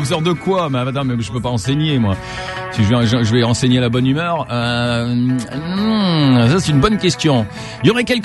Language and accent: French; France; moved away as an adult; now in Canada; Bon, le Canada, c'est le côté professionnel, mais je suis français, ok?